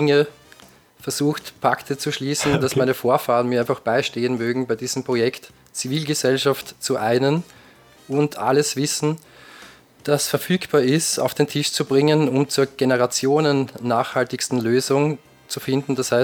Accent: Austria; Also ich bin auch ein typischer Österreicher mit Wurzeln in vielen Teilen Europas.

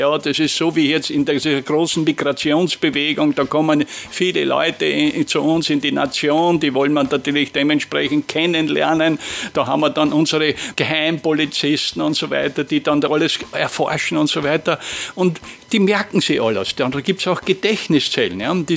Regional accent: Austria; so wie es bei uns in Österreich heißt

